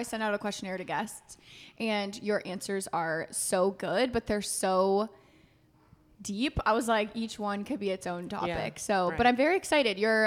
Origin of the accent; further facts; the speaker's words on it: Florida, United States; So I grew up in Florida.